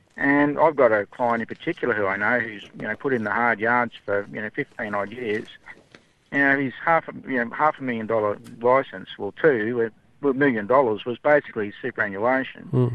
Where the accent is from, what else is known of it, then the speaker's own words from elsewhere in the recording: Brisbane, Queensland, Australia; Yeah, hello. I'm from Brisbane.